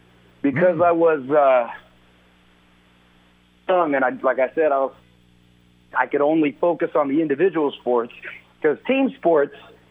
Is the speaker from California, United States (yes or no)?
yes; Chula Vista, California, United States; You know, originally I was born in San Diego. I'm from Chula Vista. I'm a border town kid.